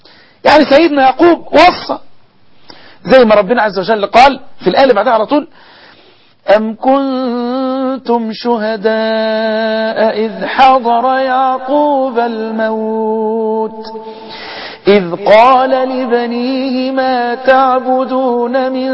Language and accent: Arabic; Egypt; رواية حفص الموجودة عندنا في مصر